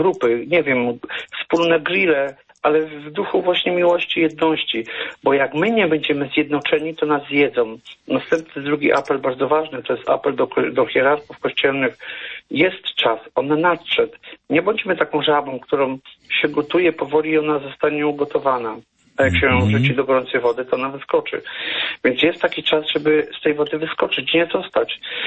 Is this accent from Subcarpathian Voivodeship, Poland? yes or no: yes; Subcarpathian Voivodeship, Poland; ja pochodzę z Podkarpacia, z Bieszczad.